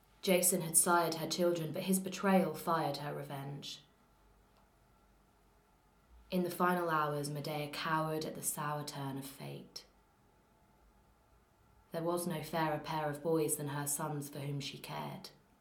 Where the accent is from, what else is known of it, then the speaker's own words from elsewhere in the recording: Wandsworth, London, United Kingdom; accent: South London; also born or lived in Croydon; So I was born in South London, in Croydon, but moved further into London to Wandsworth when I was about 2 months old. And I haven't moved. I've lived there my whole life.